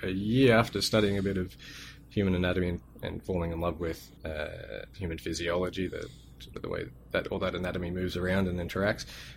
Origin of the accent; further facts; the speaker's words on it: Gold Coast, Queensland, Australia; also born or lived in Sydney; a little primary school on the Gold Coast in Queensland, in Australia.